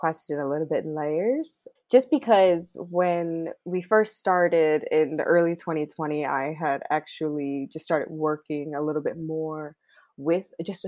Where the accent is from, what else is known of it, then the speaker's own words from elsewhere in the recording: New York City, New York, United States; So I'm from New York City.